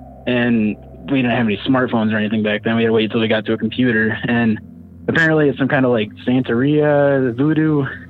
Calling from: New York, United States; I'm calling from New York.

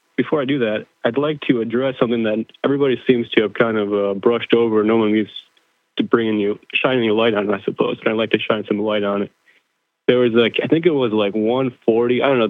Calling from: Michigan, United States; from Northern Michigan.

